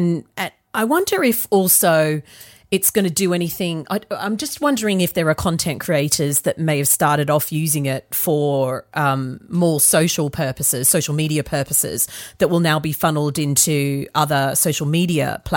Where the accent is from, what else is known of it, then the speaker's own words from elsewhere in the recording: Australia; It was a bread brand growing up in Australia.